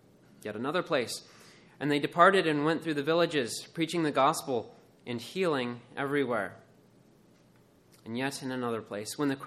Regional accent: Columbus, Ohio, United States; I'm from Columbus, Ohio, and I was thinking, well, what are people in Wisconsin like?

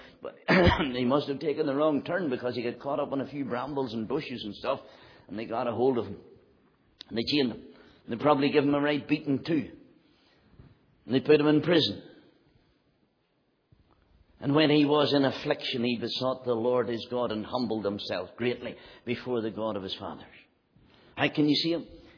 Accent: Ireland; oh, visitors, where are you from? Ireland. We're from Ireland.

